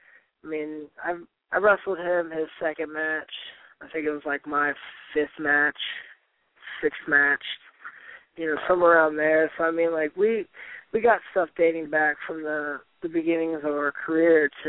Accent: Dayton, Ohio, United States; Like, oh, I'm from Dayton, Ohio.

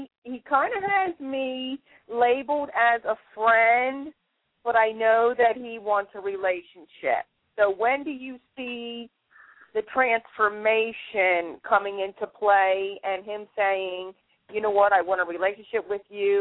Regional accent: Philadelphia, Pennsylvania, United States; Philadelphia, I'm from.

